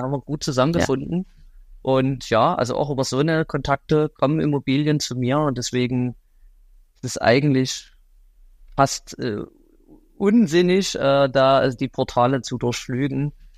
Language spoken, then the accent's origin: German; Bad Schandau, Saxony, Germany; born there; Und ich komme selber gebürtig aus Bad Schandau, wenn dir das was sagt. Das ist ja von Pirna in die sächsische Schweiz dann sozusagen.